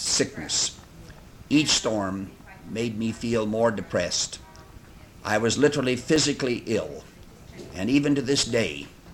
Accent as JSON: {"language": "English", "region": "Midwest", "country": "United States", "said": "As a matter of fact, as a Midwesterner, I found much in common with the South."}